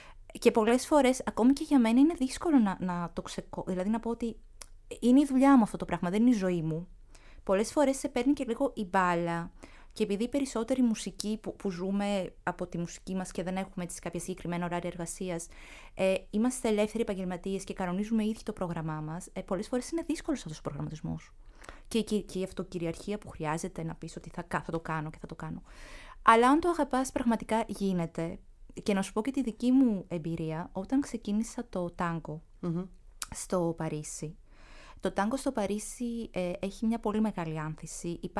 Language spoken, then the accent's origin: Greek; Greece; άμα πήγαινα να παίξω ρεμπέτικα στη Γαλλία σαν Ελληνίδα, θα μου ήταν πιο εύκολο